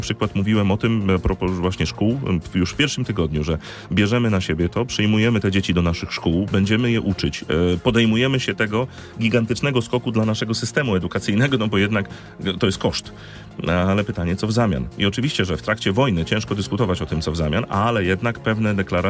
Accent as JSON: {"language": "Polish", "region": "Pomeranian Voivodeship", "country": "Poland", "said": "Ja akurat jestem z Pomorza, to ja to widzę na trochę mniejszą skalę"}